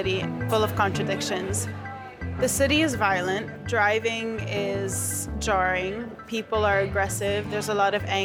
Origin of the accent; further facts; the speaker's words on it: North Governorate, Lebanon; We're from Koura. It's your typical little village. life is centered around making olive oil.